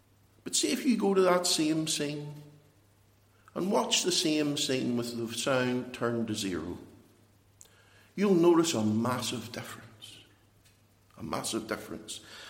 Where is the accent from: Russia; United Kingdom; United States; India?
United Kingdom; Northern Ireland; Well, I'm not German. I'm Northern Irish. I'm Irish.